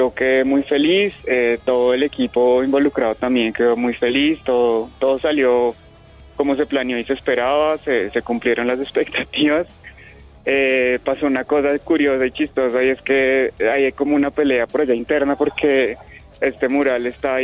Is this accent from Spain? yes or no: no; Bogotá, Colombia; yo soy diseñador, artista, muralista, soy bogotano.